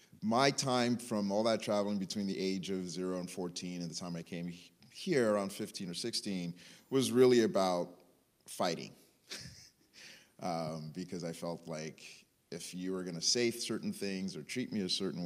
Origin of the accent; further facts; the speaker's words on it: Nigeria; born there; So I was born in Nigeria